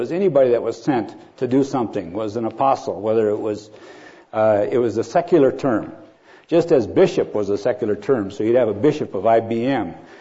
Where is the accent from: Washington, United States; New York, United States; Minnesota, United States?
Minnesota, United States; I was raised in Minnesota